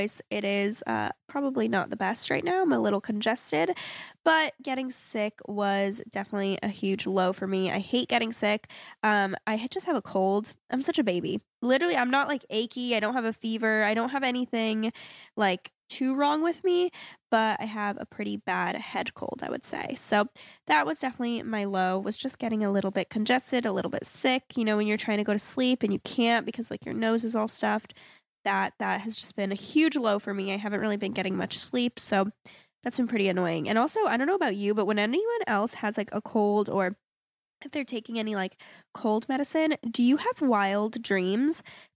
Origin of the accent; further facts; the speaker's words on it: Florida, United States; And it's because I'm originally from South Florida